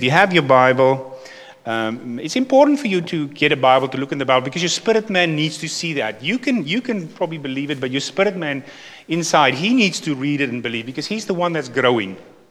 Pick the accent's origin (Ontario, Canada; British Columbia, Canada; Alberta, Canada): Alberta, Canada; Sylvan Lake; For you that don't know us, we're from Sylvan Lake.